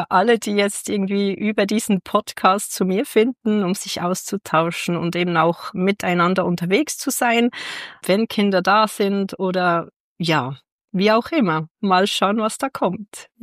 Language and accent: German; Bern, Switzerland; Ich bin ja aus dem Kanton Bern und den Bernern und Bernerinnen sagt man ja nach, langsam zu sein.